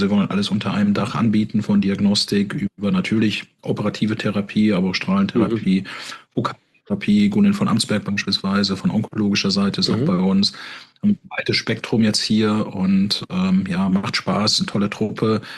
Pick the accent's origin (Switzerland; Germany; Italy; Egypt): Germany; Rhineland-Palatinate; Ich bin im Hunsrück aufgewachsen.